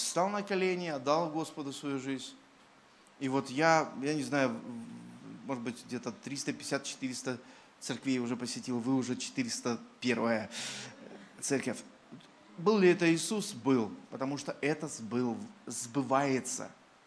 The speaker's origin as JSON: {"language": "Russian", "town": "Odesa", "region": "Odesa Oblast", "country": "Ukraine", "said": "Улыбайтесь, я из Одессы приехал."}